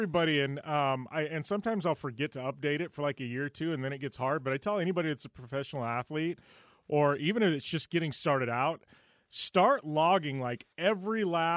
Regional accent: Parker, Arizona, United States; that was actually here in Parker because that's my hometown

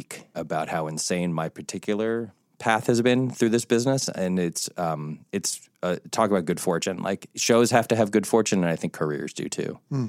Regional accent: Connecticut, United States; they were in Chicago and I grew up in Connecticut, but like it's essentially the same, the kind of high school cliques and the this and the that, and everybody's white.

